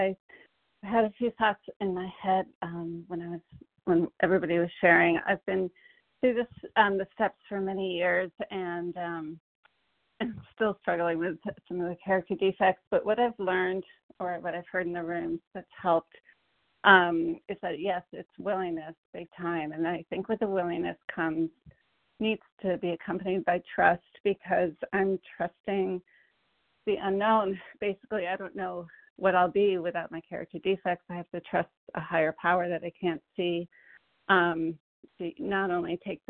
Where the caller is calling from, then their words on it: Connecticut, United States; from Connecticut